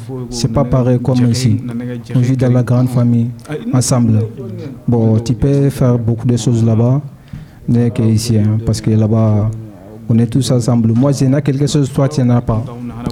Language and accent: French; Mali; French is a second language; moved away; also born or lived in Mauritania; quand j'étais au Mali j'ai pas fait étudier, j'ai quitté Mali pour partir Mourtané pour faire étudier mais là bas ça marche pas